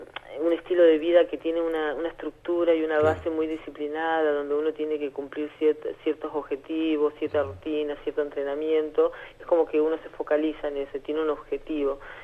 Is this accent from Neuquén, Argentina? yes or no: yes; Neuquén, Argentina; also born or lived in Buenos Aires; No se pierde, pero no se pierde, no porque uno siempre diga, ay, soy de Neuquén